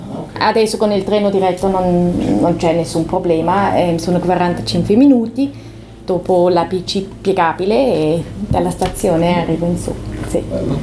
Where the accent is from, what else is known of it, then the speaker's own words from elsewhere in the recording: St. Gallen, Switzerland; also born or lived in Bern; originalmente sono cresciuta vicino a San Gallo, in un piccolo villaggio. Quando avevo 22 anni mi sono spostata a Berna. E dopo, tranne 2 anni durante cui ho vissuto in Sud America